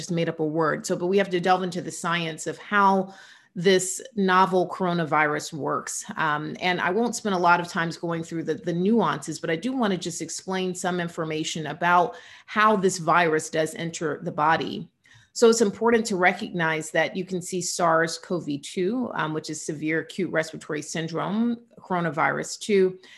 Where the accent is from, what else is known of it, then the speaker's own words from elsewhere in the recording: Georgia, United States; Obviously certain states like my home state of Georgia